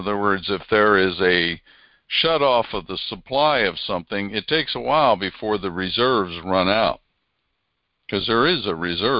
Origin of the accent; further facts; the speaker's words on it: United States; I grew up in Amish country.